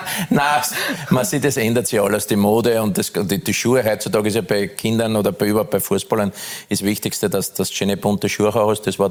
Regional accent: Lower Austria, Austria; ich bin in der Südstadt aufgewachsen.

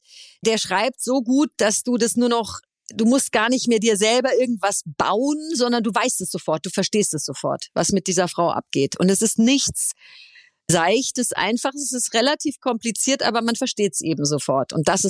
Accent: Munich, Bavaria, Germany; now in Hamburg, Germany; ich muss ja immer noch an mir arbeiten als Bayerin, dass ich nicht die ganze Zeit schimpfe.

